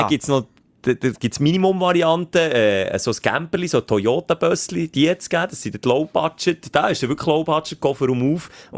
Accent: Gümmenen, Bern, Switzerland; Also jetzt Gümmen, wo ich aufgewachsen bin, hatten wir auch einen Baggersee.

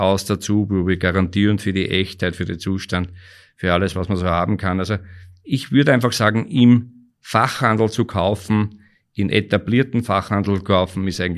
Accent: Austria; bei uns in Österreich

